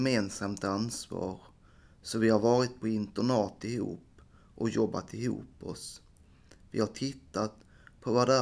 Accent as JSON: {"language": "Swedish", "town": "Helsingborg", "region": "Skåne", "country": "Sweden", "tie": "born or raised there", "said": "Jag är uppvuxen i Helsingborgs kommun. Jag är 44 år"}